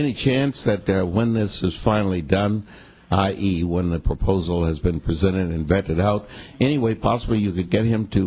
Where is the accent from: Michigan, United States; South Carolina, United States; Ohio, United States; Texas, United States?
Texas, United States; Mineola; I'm from Texas. I'm from a little town called Mineola.